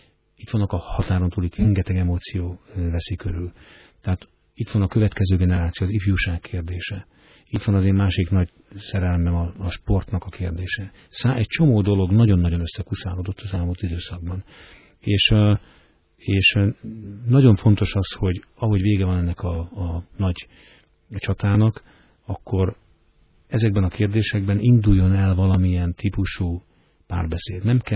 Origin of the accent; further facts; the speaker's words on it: Hungary; Azért mi magyarok vagyunk. Lehetünk szocialisták, lehetünk fideszesek, MDF-esek, SZDSZ-esek, de magyarok vagyunk.